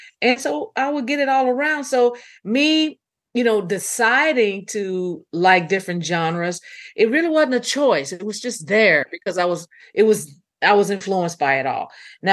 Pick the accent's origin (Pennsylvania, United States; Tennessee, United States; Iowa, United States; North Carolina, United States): Tennessee, United States; Memphis; growing up in Memphis, they didn't care what color you was